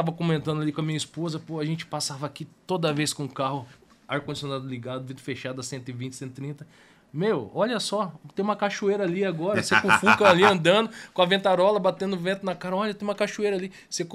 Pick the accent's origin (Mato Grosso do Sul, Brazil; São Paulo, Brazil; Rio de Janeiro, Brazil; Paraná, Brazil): Paraná, Brazil; Apucarana; born there; now in Londrina, Brazil; Eu, na verdade, sou nascido em Apucarana.